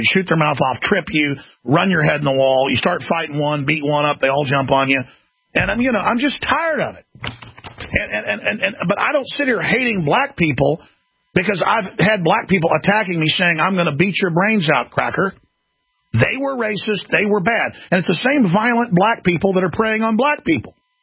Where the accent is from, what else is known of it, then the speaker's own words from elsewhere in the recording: Dallas, Texas, United States; I've been in savage Conan the Barbarian fights growing up in Dallas, Texas, ladies and gentlemen, and it was almost always racial or territorial.